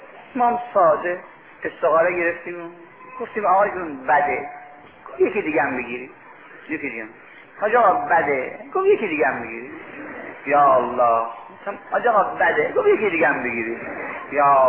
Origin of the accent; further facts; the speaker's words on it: Mashhad, Razavi Khorasan, Iran; گفتم من اصلا مال مشهده. گفت اینجا زواری؟ گفتم نه مجاورم، اومدم درس بخونم چند روزی.